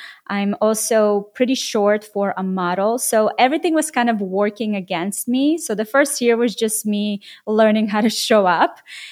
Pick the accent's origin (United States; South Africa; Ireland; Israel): Israel; So I grew up in Israel